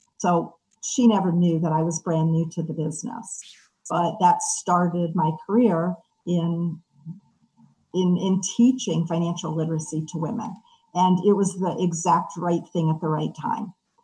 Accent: Maryland, United States; also born or lived in Washington, D.C.; So I'm from DC also, grew up on the other side of the river from where your wife did. I grew up in the Montgomery County, Maryland area.

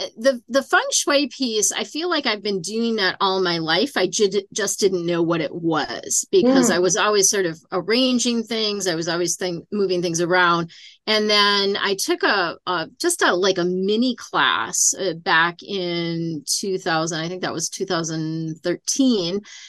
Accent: Minnesota, United States; So I was born and raised in Minnesota.

